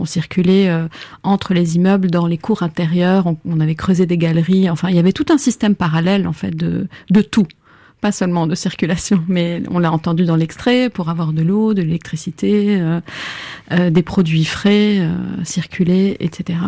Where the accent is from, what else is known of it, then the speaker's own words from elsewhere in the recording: Beirut, Beirut Governorate, Lebanon; moi j'ai grandi à Beyrouth, et Beyrouth était coupée en deux, et de part et d'autre de la ligne de démarcation, on vivait dans des quartiers assez cloisonnés, parce que protégés, soit par des murs de sacs de sable, comme c'était le cas dans mon quartier